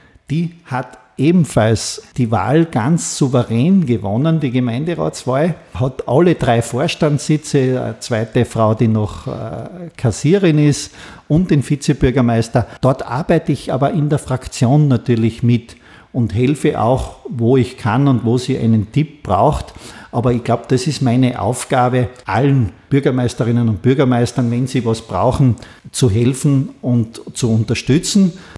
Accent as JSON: {"language": "German", "region": "Styria", "country": "Austria", "tie": "born or raised there", "said": "Ich bin in der Steiermark geblieben, weil das meine Heimat ist, weil ich mit den Leuten in der Steiermark groß geworden bin, in meiner Heimat"}